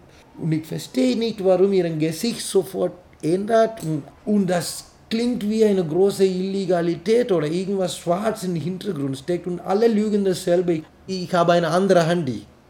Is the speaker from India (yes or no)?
yes; India; German is a second language; Ich hatte gedacht, das wird einfach sein für mich als ein Inder, mit einer noch einer Inder zu fragen für einen Job